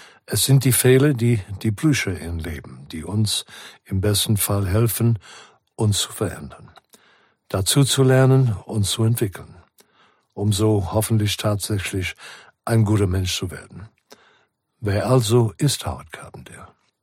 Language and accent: German; South Africa; Geboren und aufgewachsen in Südafrika, habe ich früh erlebt, was Ungerechtigkeit bedeutet.